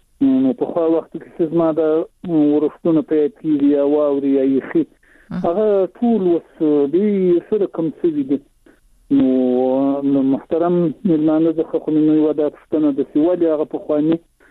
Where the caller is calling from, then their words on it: Shahjoy, Zabul, Afghanistan; د زابل ولایت شاجیل ولسوالي